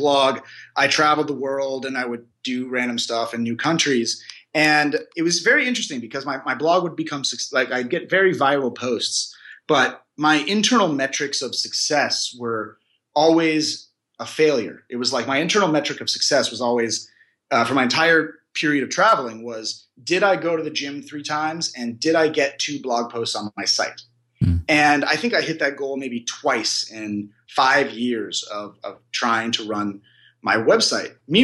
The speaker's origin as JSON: {"language": "English", "region": "California", "country": "United States", "tie": "born or raised there", "said": "But so I grew up in California."}